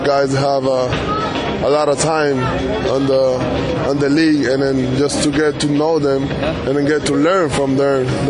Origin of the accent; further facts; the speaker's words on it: Venezuela; English is a second language; Well, not just the Venezuelan pitchers